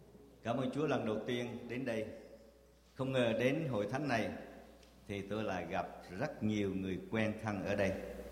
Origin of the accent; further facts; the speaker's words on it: Quang Nam, Vietnam; now in Southern Vietnam; Vì tôi là hầu vị Chúa trong Nam nhưng mà gốc là ở Quảng Nam Đà Nẵng.